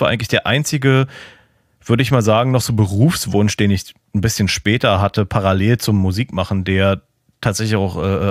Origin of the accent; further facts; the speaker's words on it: Germany; aber ich als Piefke war nur so, ja, ich will irgendwas mit Autos machen, so.